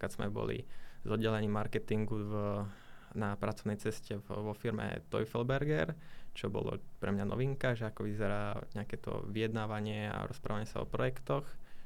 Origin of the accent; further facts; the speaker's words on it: Svätý Jur, Bratislava Region, Slovakia; Pochádzam z okolia Bratislavy, konkrétně z města Svätý Jur, ale študujem v Trenčíně